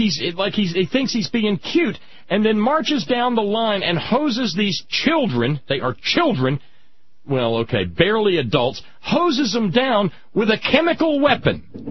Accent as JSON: {"language": "English", "region": "Alabama", "country": "United States", "tie": "born or raised there", "also_born_or_lived": "West Virginia", "said": "you know, I grew up in Alabama and West Virginia"}